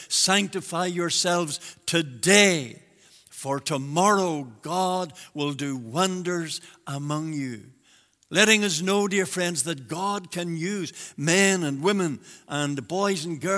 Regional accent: Milford, Northern Ireland, United Kingdom; I was brought up in Milford, the little village of Milford outside Armagh. Then we eventually moved into Armagh City, and we were members of the Baptist church there on the Mall in those days in Armagh.

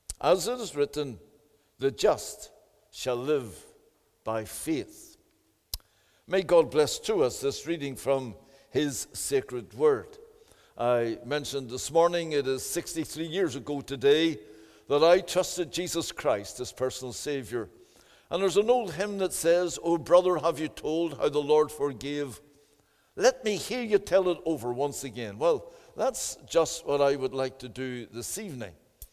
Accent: Belfast, Northern Ireland, United Kingdom; born there; I was born on the Donegal Road in Belfast.

